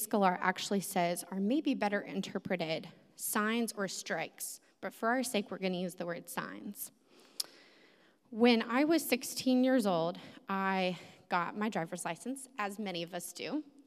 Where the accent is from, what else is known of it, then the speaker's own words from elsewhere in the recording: Atlanta, Georgia, United States; I'm from Atlanta area.